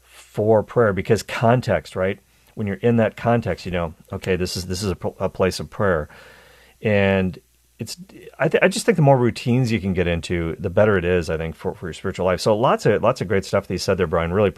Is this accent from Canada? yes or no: yes; Cole Harbour, Nova Scotia, Canada; My hometown is Cole Harbour, Nova Scotia. I was born in Halifax